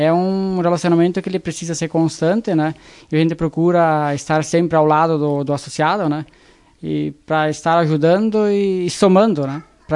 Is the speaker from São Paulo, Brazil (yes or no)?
no; Ronda Alta, Rio Grande do Sul, Brazil; Eu sou natural de Ronda Alta. Meus pais também são filhos de agricultor também, né?